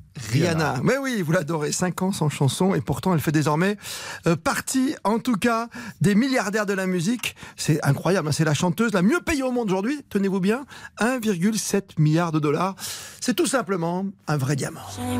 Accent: France; Pourquoi pas une épreuve de rattrapage de karaté pour les Jeux de 2024 chez nous en France.

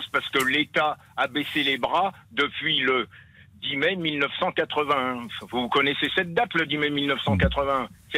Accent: France; born there; Je suis né en France.

